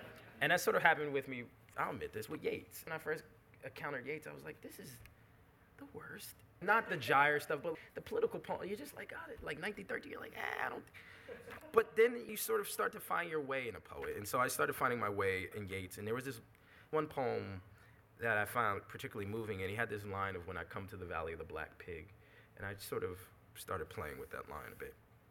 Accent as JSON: {"language": "English", "region": "New Jersey", "country": "United States", "tie": "born or raised there", "moved": "yes", "lives_now": "Austin, United States", "said": "When I moved to Austin, Texas, I was raised in Jersey and then I moved to Texas."}